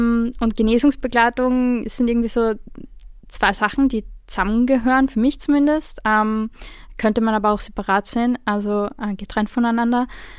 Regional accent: Vienna, Austria; ich bin 32 Jahre alt, ich bin in Wien geboren und aufgewachsen, ja, manchmal mehr, manchmal weniger gerne in der Großstadt.

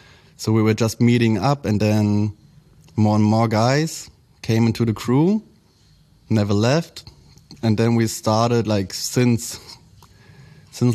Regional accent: Berlin, Germany; Berlin bred. Born and raised in Berlin, actually in Kreuzberg, where I grew up till the age of, I think, 4 or 5. And then we moved to the deep north, to Heiligensee in Reinickendorf, almost Brandenburg

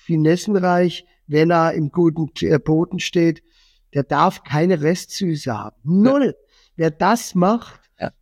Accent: Baden-Württemberg, Germany; Ja, und bei uns in Baden war das tatsächlich so, dass dann diejenigen, die die Massenprodukte machen, dann immer gesagt haben, was ist gut.

